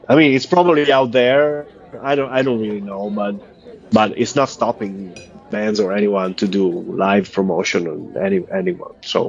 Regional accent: San Marino; I'm from San Marino, a different country, not exactly Italy

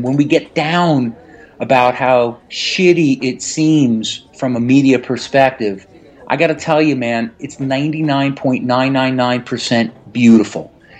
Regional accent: Connecticut, United States; In my hometown here in Connecticut, a young 17-year-old boy dove into the water at the Long Island Sound. I live in Connecticut.

